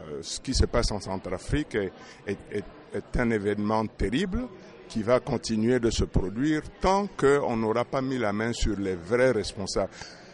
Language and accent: French; United States; je suis américain d'origine centrafricaine.